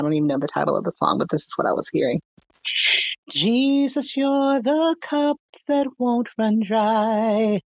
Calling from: Atlanta, Georgia, United States; Hey, everyone. I'm calling in from Atlanta, Georgia.

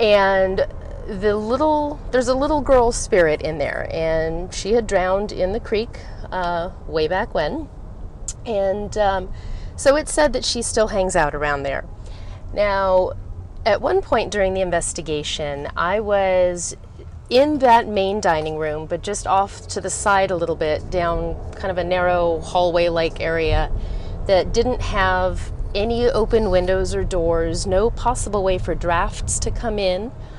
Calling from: California, United States; I'm calling from the San Francisco Bay Area.

